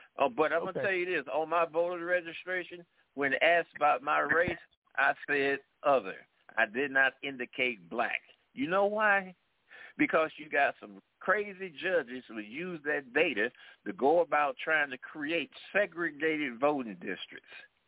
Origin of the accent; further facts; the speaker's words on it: St. Louis, Missouri, United States; I grew up in St. Louis. I grew up in St. Louis where black preachers ran King out of the city when he tried to come in there.